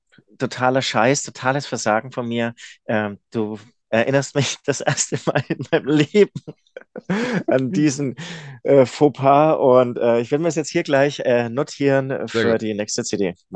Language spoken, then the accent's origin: German; Munich, Bavaria, Germany; es war jetzt Oktoberfest, ich komme ja aus München